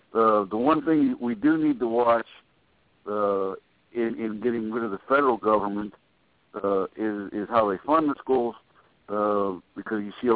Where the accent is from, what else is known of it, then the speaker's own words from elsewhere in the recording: Cleveland, Ohio, United States; born there; You know, I was born in Cleveland, Ohio, and that's the way they fund the schools up there.